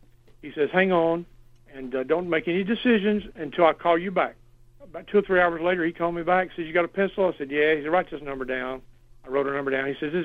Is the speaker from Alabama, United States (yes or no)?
yes; Mobile, Alabama, United States; I was going to pack up and move back to my hometown here in Mobile and go back in the funeral business.